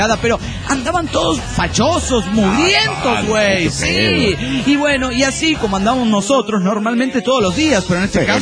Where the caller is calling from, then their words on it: Chetumal, Quintana Roo, Mexico; de Chetumal, Quintana Roo.